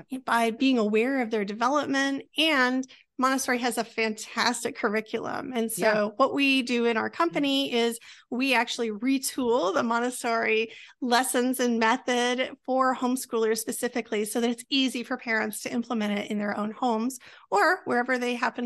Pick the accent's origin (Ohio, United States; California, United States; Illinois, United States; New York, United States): California, United States; born there; A hospital near the Redwoods. Yes, up in Northern California before we moved.